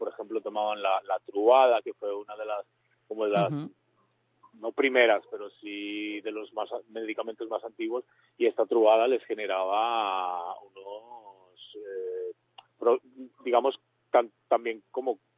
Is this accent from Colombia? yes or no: yes; Colombia; now in Spain; yo soy colombiano y allí aún se muere la gente de VIH